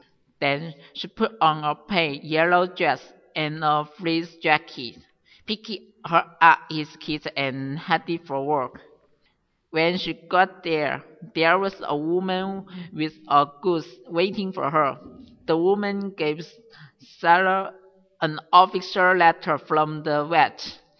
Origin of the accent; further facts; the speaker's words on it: Yong County, Guangxi, China; English is a second language; Now, I would like to introduce my hometown to you. My hometown, named Yong County, which is located in the middle of Guangxi, China.